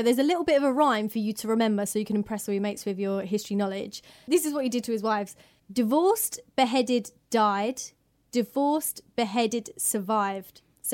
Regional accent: England, United Kingdom; born or raised there

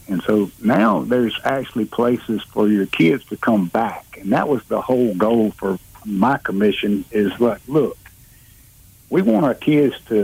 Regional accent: Dothan, Alabama, United States; Well, I grew up in Dothan, but I'm just a small town guy. I've never lived north of Troy

